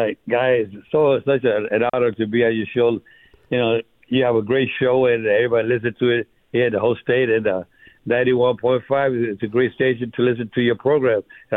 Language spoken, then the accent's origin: English; New York, United States; And being born and raised in New York, I was born and raised in an area called Spanish Harlem. It was a very tough neighborhood.